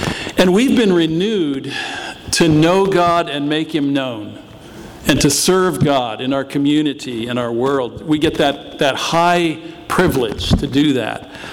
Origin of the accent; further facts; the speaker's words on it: California, United States; I grew up in the Orthodox Presbyterian Church and little country church in the foothills of the Sierra Nevadas in Northern California.